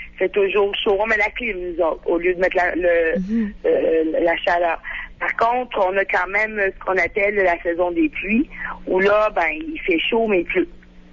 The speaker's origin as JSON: {"language": "French", "town": "Montreal", "region": "Quebec", "country": "Canada", "moved": "yes", "lives_now": "Cameroon", "said": "je suis originaire de Montréal, du nord de Montréal, et ça fait une quinzaine d'années là, que je suis au Cameroun."}